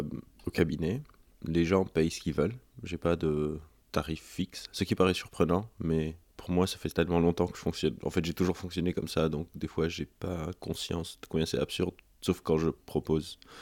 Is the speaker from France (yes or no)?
no; Lebanon; En fait, donc j'ai grandi au Liban, et quand j'étais au Liban, j'étais secouriste